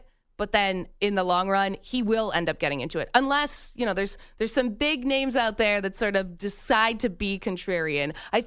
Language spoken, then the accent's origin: English; Canada; as a Canadian, if you guys know anything about me, I am a Canuck. Tried to get rid of my accent, so I sound more American these days.